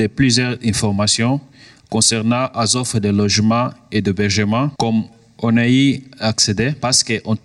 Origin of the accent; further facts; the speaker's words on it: Angola; Je suis angolais